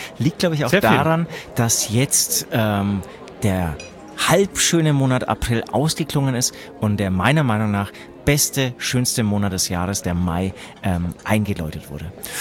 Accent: Germany; Ich bin aus Deutschland.

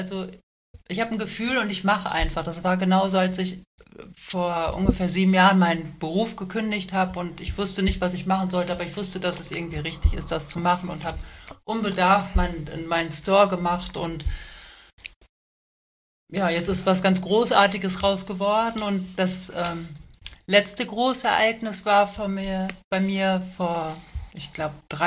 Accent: Serbia; ich glaube, dieses Jahr mit der in meiner Heimatstadt in Serbien und ja.

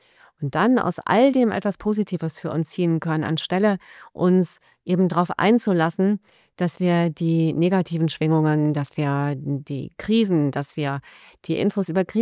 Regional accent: Rhineland, Germany; Ich bin ein positiver Mensch, ich bin Rheinländerin.

